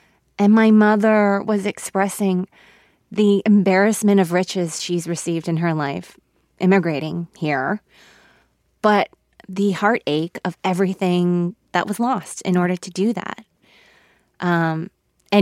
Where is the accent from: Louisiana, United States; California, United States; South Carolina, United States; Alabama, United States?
California, United States; Los Angeles; growing up in Los Angeles, he is the reason why I know who Greta Garbo is